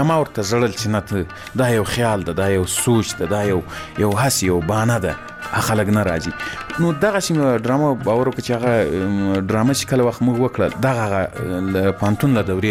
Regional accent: Ghazni, Afghanistan; ځکه زه له غزنی څخه یو دوه درې کسان وو

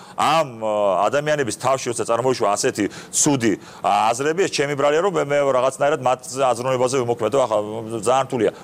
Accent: Batumi, Adjara, Georgia; born there; არ ვარ აჯარელი, რაჭველი ვარ წარმოშობით, მაგრამ ბათუმში მე დაბადებული მამაჩემი, ბაბუაჩემი, ჩემი დიდბაბუა საუკუნეების წინ, საუკუნენახევრის წინ ჩამოსული ბათუმში

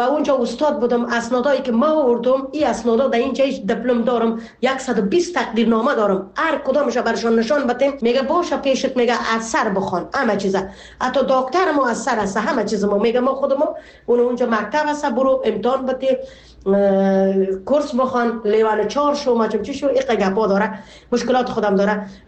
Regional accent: Afghanistan; moved away as an adult; now in Canada; ما تا شروع آمدیم در کانادا از افغانستان که بر آمدیم

